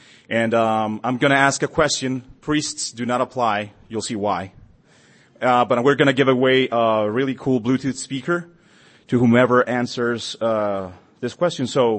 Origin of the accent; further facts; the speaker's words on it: Chihuahua, Mexico; now in Bogota, Colombia; I'm originally from Mexico. I grew up, I was raised in the border between Mexico and Texas in Chihuahua. I know that I have other Chihuahua natives around the house. And right now I live in Bogota, Colombia.